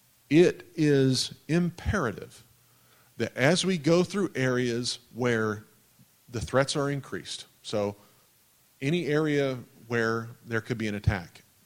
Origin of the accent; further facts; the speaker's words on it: Texas, United States; like back where I grew up, they called it the hug and howdy ministry, right? I'm from Texas, and they said dumb stuff like that.